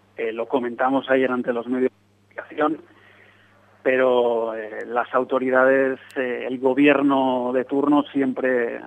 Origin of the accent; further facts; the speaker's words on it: Catalonia, Spain; somos judíos, somos catalanes, somos españoles y vivimos aquí